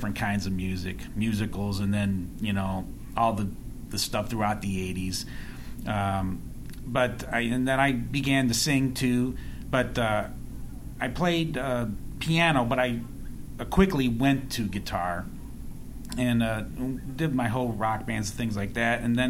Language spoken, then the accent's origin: English; Sandusky, Ohio, United States; Well, I grew up in Ohio, originally from Sandusky, Ohio, home of Cedar Point. It's a amusement park on the Lake Erie coast.